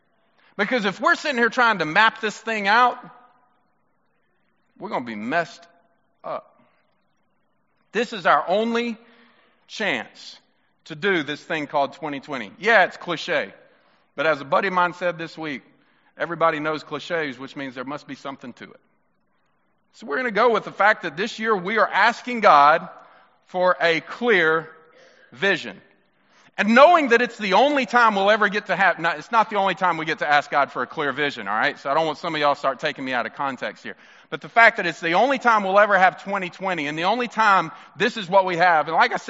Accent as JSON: {"language": "English", "region": "Mississippi", "country": "United States", "said": "I have that smart aleck part of me. I'm from Mississippi. So, like, we're something we were born with."}